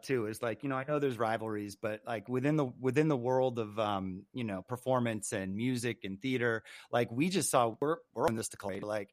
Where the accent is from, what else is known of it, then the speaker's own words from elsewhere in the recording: Los Angeles, California, United States; I think growing up in the Los Angeles area and having, you know, access to some pretty world-class people